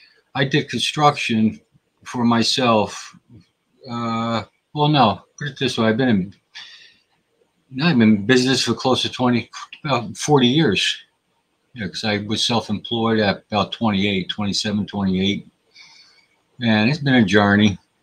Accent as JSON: {"language": "English", "region": "New Jersey", "country": "United States", "tie": "born or raised there", "lives_now": "New York State, United States", "said": "I'm from an industrial city in New Jersey. I grew up right near Giant Stadium, you could say, stone throw. And I moved out of there. I moved into New York State because, I like the country."}